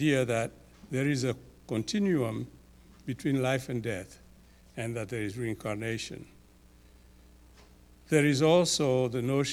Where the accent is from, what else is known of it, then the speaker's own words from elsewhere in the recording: Côte d’Ivoire; I was born and raised in Ivory Coast in the animist tradition of the Dan tribe, which I belong to, in Western Ivory Coast.